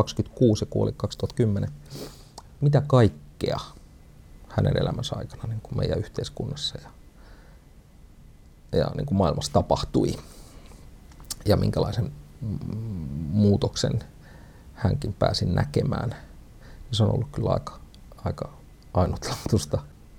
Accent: Satakunta, Finland; Mun puolisoni Katja on kotoisin Raumalta. Ollaan satakuntalaisia.

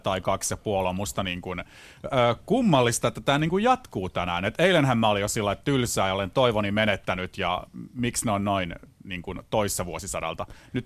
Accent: Helsinki, Uusimaa, Finland; mä oon suomalainen ja helsinkiläinen.

